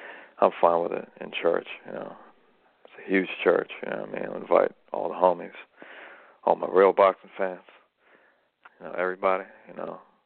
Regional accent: United States; I'm Russian and Ukrainian. I'm American. American, Russian, and Ukrainian.

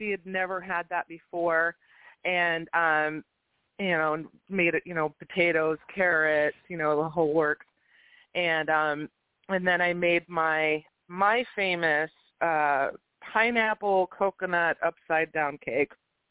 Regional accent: Minnesota, United States; she living in California, me growing up in Minnesota, I wasn't very close with her.

